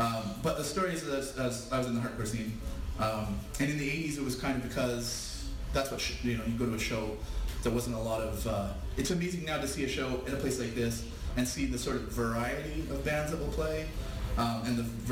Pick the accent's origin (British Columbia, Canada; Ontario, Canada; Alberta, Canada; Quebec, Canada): Alberta, Canada; Red Deer; growing up in Red Deer, I was interested in punk rock